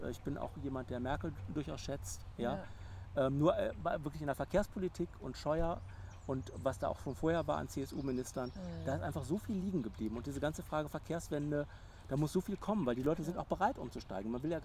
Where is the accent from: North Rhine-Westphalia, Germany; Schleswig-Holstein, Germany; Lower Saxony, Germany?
North Rhine-Westphalia, Germany; Also ist auch im Kreis Herford, da wo ich herkomme.